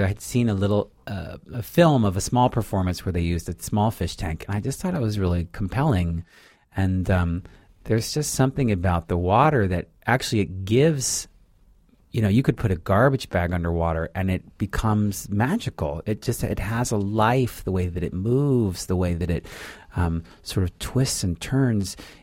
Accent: San Francisco, California, United States; I mean, I grew up in San Francisco

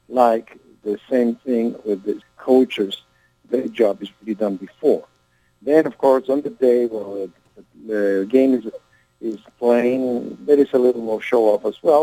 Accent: Caracas, Capital District, Venezuela; I am from Caracas, so I have another home here. I don't want to call it second home, because it's neither second or first. I have a home in Miami, I'm in Caracas, and they're both first homes.

